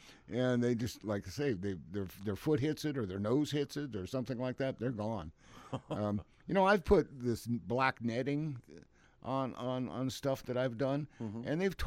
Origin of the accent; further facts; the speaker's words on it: Arkansas, United States; Yeah, I'm from Arkansas, right.